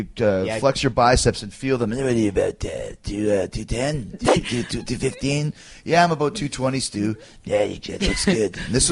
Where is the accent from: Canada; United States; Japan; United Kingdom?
Canada; Calgary, Alberta; But I came from Calgary, so therefore I'm a Calgary kid, like you guys are.